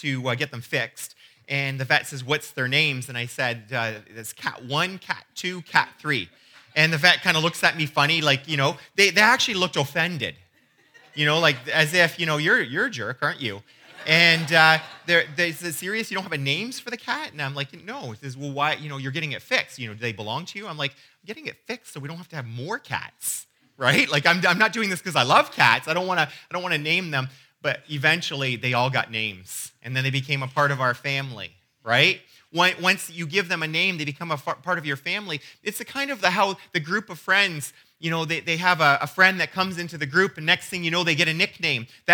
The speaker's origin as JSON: {"language": "English", "country": "Canada", "said": "And I'm Canadian, but I have this background history."}